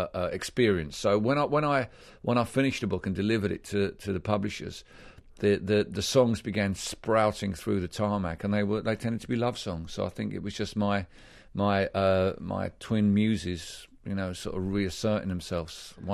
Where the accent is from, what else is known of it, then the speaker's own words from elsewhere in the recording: Barking, London, United Kingdom; born there; this far-right political party won a dozen seats in the town where I was born in East London, and I took this rather personally.